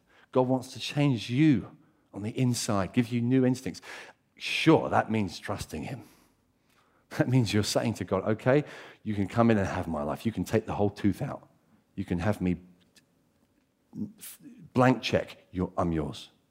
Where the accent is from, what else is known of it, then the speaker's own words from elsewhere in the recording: Brighton, South East England, United Kingdom; this is kind of a Brighton illustration because I grew up in Brighton and I see it like this